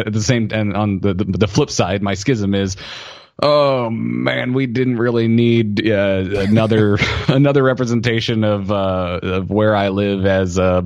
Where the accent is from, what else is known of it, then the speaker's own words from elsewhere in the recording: the South, United States; I grew up in the South. I grew up going camping and spending a lot of time in like cow pastures and out in the middle of nowhere.